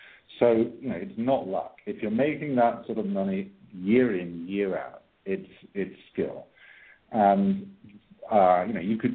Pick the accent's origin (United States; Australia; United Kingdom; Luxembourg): United Kingdom; now in Ireland; I live in Ireland now, and even though I'm British, I now live in Ireland.